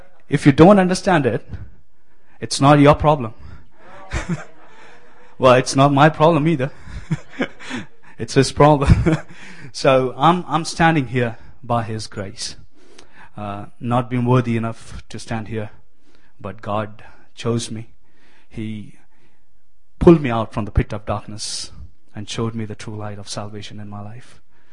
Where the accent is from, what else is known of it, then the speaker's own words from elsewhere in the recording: Kerala, India; I was born and brought up in India, as you all can see it. being more specifically, I'm from, I don't know if you know it, I'm from the southernmost state of India. It's called Kerala.